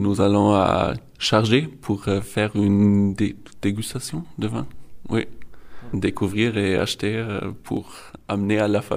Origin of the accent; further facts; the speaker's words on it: Germany; French is a second language; j'ai 21 ans et je viens du ouest d'Allemagne, mais j'habite au sud, près de Munich.